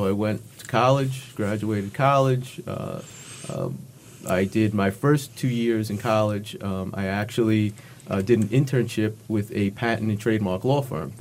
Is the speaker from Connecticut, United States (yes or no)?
no; Jersey City, New Jersey, United States; I grew up in Jersey City, New Jersey, where my family had a bar and grill kind of establishment, right, a neighborhood kind of place.